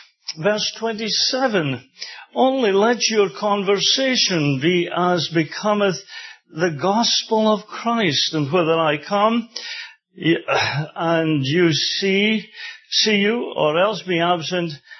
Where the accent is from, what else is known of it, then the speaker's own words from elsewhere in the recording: Scotland, United Kingdom; And I come from Scotland where there was enough religion to sink a battleship when I was growing up.